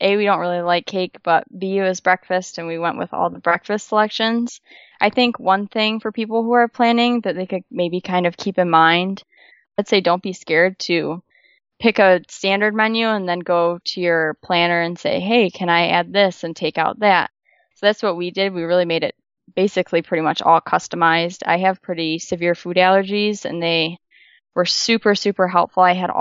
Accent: Michigan, United States; We're from Michigan. We ended up getting married at the courthouse in Michigan in August, so a month before our wedding.

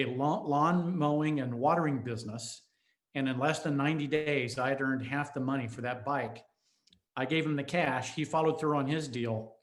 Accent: Colorado Springs, Colorado, United States; I was about 14 years old. I grew up in Colorado Springs.

